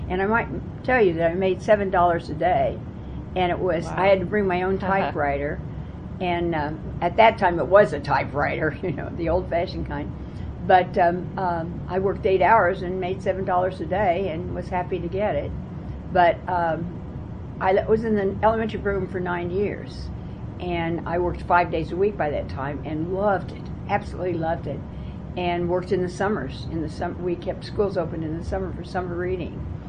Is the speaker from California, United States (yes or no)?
no; Kansas City, Kansas, United States; My friends and I grew up at 13th and Quindaro, which now everybody shudders when they hear that address.